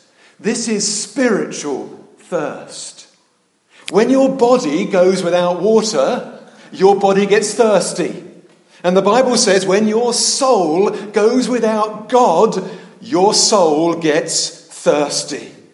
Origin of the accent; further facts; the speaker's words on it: Gravesend, South East England, United Kingdom; Now, can I tell you, growing up in Gravesend, you don't meet many old Etonians.